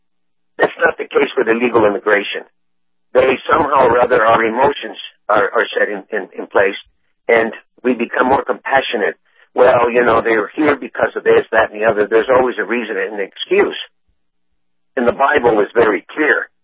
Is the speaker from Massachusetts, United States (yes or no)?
no; Texas, United States; I was born and raised in South Texas, and obviously right next to a town called Reynosa, which is on the other side south of the border.